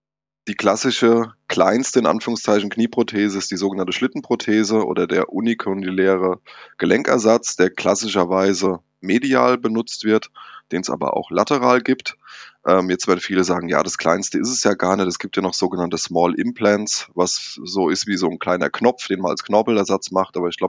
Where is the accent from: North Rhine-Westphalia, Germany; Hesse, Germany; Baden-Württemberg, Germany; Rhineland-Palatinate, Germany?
Hesse, Germany; Frankfurt; Ich komme aus Frankfurt, bin dort Chefarzt am Agaplesion-Markus-Krankenhaus seit Dezember 24, war vorher 11 Jahre an der Unfallklinik in Frankfurt.